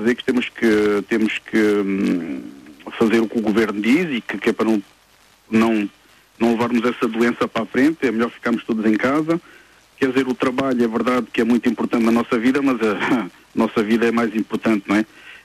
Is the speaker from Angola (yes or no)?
yes; Angola; born there; moved away; Sabendo que eu nasci em Angola, né? Houve uma guerra em Angola que eu tive que fugir.